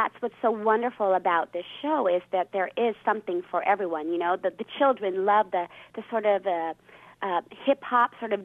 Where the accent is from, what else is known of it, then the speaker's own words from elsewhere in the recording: Tucson, Arizona, United States; now in New York City, United States; I'm originally from Tucson, Arizona, born and raised there. But now, being that I'm in the entertainment industry, I'm basically based out of New York City when I'm not on tour.